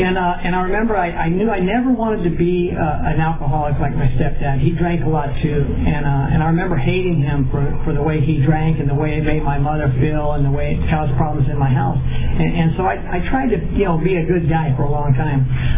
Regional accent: Avenal, California, United States; born there; I was born in Avenal. So I was born in Kings County on Easter Sunday, 1958.

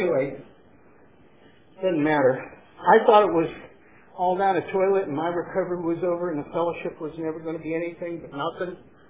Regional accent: Ohio, United States; The Pacific Ocean was a 40-degree day. I'm from Ohio.

